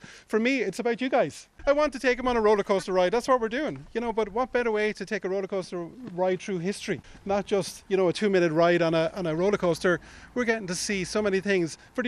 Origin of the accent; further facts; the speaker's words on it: Kilkenny, Leinster, Ireland; Well, I think growing up in Kilkenny, you couldn't but fall in love with history.